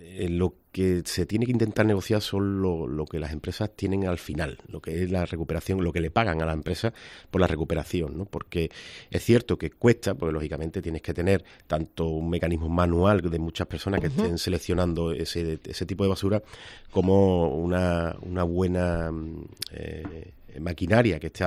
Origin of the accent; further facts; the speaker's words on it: Villarrasa, Andalusia, Spain; soy de Villarrasa y nos hemos criado prácticamente con la planta